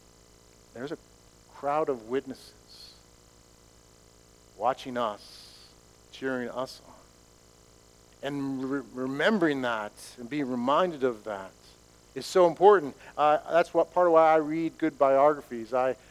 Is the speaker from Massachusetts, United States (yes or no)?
yes; Massachusetts, United States; I grew up on the Boston Marathon route, and year after year we would go down the street and watch the marathon, watch people run by for hours